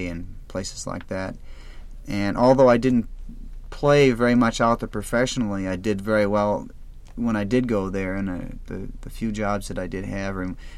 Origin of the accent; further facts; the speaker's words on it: Wisconsin, United States; also born or lived in St. Paul; I was born in St. Paul and grew up in the general vicinity in Wisconsin is where I really grew up.